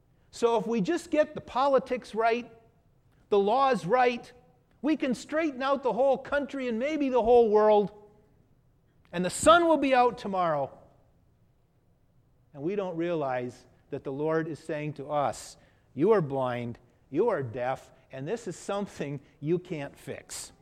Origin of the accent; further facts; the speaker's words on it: Oregon, United States; Ever since growing up on the Oregon coast